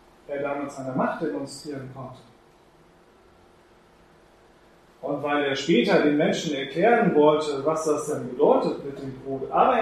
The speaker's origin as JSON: {"language": "German", "region": "Schleswig-Holstein", "country": "Germany", "said": "Das ist nicht so wie bei uns in Schleswig-Holstein, dann geht man eben einmal außen um den See drumherum."}